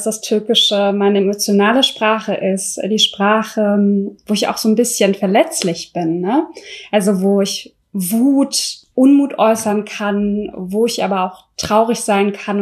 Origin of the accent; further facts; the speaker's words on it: Berlin, Germany; statt irgendwie, ich bin Berlinerin, ganz klar sagen kann, ich bin Weddingerin, so, ne? Weil ich irgendwie auch stolz auf meine Herkunft bin.